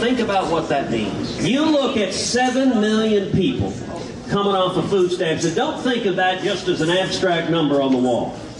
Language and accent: English; Texas, United States; from my home state of Texas